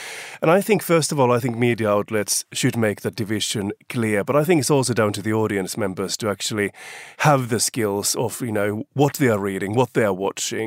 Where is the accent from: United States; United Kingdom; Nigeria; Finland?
Finland; what's happening in my home country of Finland